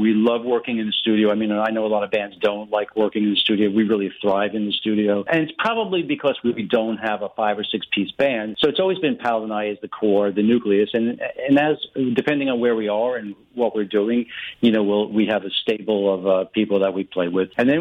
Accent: New York, United States; now in Los Angeles, United States; I'm originally from New York. She's from L.A. We met in L.A. a million years ago.

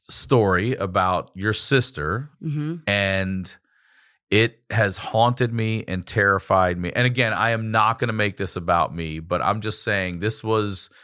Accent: Maryland, United States; That's where I'm from, and I bleed it.

